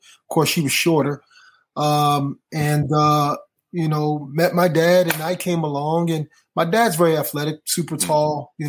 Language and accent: English; Philadelphia, Pennsylvania, United States; My family, we grew up, I'm from Philadelphia. So, you know, in Philadelphia, as soon as you come out the womb, you got to learn how to box.